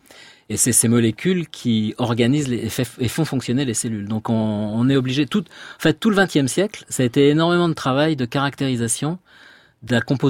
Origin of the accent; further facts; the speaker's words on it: Paris, Île-de-France, France; born there; Ben, je suis né à Paris, hein, mais une partie de ma famille du côté de ma mère est de la Somme.